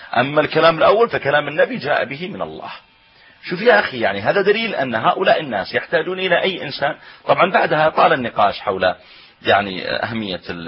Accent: Pakistan; Arabic is a second language; انا اعجمي انا باكستاني

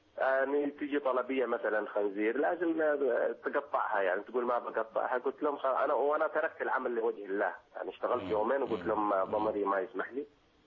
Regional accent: Somalia; moved away; طبعا عائلة أنا كبيرة في الصومال، أنا صومالي

